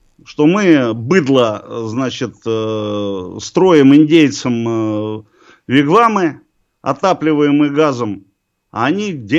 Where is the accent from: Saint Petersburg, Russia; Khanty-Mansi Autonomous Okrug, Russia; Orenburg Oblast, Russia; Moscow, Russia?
Moscow, Russia; А вот мы москвичи, да.